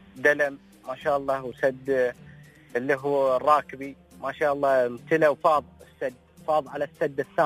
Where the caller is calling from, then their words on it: Dibba Al-Fujairah, Fujairah, United Arab Emirates; من صوت الرعود اللي دنت عندنا في الساحل الشرقي هنا، خاصة دبل فجيرة.